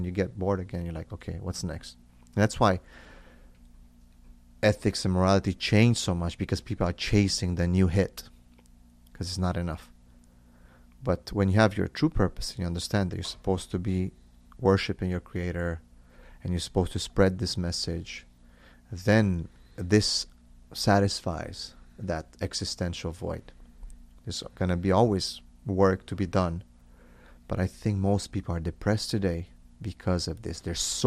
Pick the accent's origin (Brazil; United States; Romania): Romania; English is a second language; because that's how we were raised in Romania.